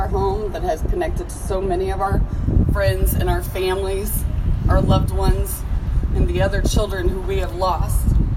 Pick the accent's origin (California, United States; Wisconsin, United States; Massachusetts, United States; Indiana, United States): Indiana, United States; Franklin; I'm from Franklin, Indiana.